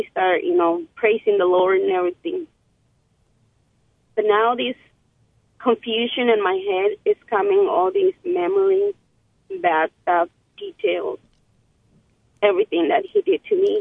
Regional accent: Mexico; English is a second language; now in United States; At that time, I didn't know English at all. I came from Mexico, and so I didn't know anything.

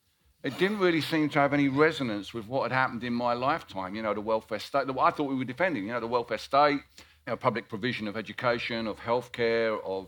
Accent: Barking and Dagenham, London, United Kingdom; Barking and Dagenham Council, which is my hometown.

